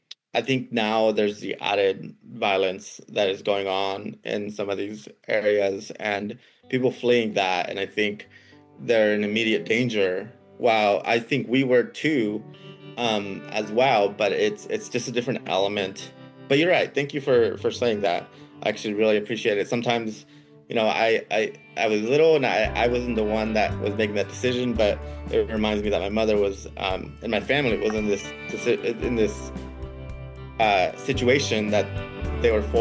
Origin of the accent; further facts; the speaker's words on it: Morelita, Guerrero, Mexico; moved away; We were in a small town called Morelita, Guerrero. If you ever had vacation in Acapulco, my town is about 5 hours inland.